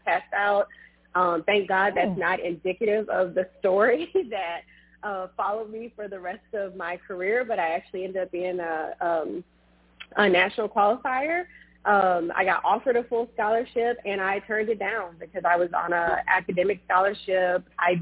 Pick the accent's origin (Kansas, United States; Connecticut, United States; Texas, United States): Texas, United States; Beaumont; So I am originally from Texas. I'm a Beaumont native, so outside of Houston. Very clear to say I'm not from Houston. I'm from outside of Houston.